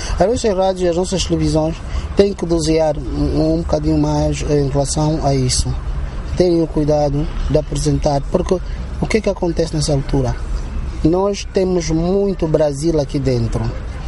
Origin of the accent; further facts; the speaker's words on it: Angola; Cada angolano deve defender a sua identidade de forma firme.